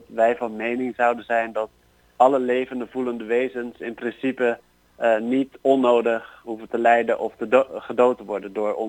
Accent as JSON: {"language": "Dutch", "town": "Rotterdam", "region": "South Holland", "country": "Netherlands", "said": "Dus ik ben een Rotterdammer"}